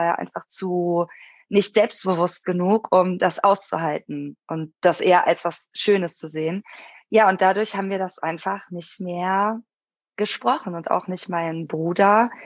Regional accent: Lecce, Apulia, Italy; ich komme halt ganz, ganz aus dem Süden, aus Lecce. Das ist so quasi der Absatz vom Stiefel.

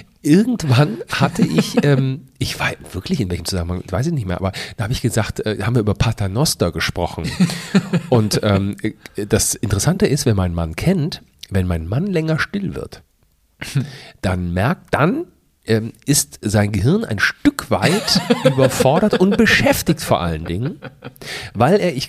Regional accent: Rhineland, Germany; das kann ich als Rheinländer überhaupt nicht aussprechen

